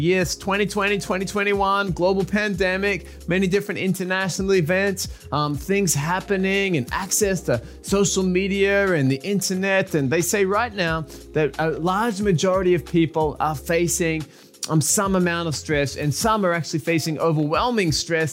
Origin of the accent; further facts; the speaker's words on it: Australia; I'm from Australia. I mean, if you go out in Australia, if you go out like just beyond the beach, you're going to get eaten by a shark.